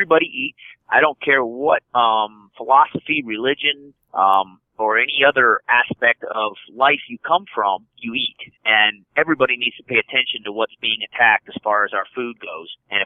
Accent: United States; born there; as an American citizen that was born in this country, I think I need to take it back.

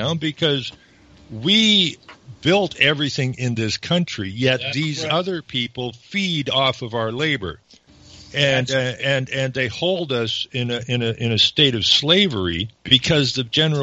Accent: Renfrew, Ontario, Canada; I'm actually from Renfrew originally

